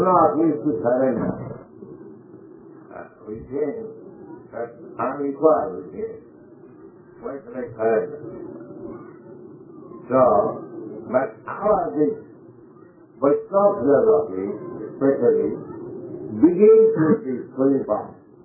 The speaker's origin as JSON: {"language": "English", "country": "India", "second_language": "English", "said": "I'm Indian, I'm speaking in India."}